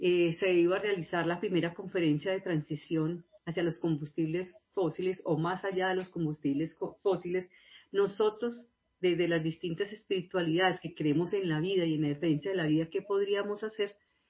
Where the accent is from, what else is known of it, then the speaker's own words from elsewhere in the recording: Colombia; soy colombiana.